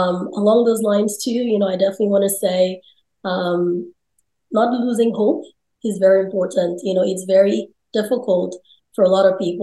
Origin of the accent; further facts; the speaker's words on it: Nigeria; now in United States; I'm originally from Nigeria. Before I immigrated to the US, we actually knew each other in Nigeria when I was younger, before I moved here.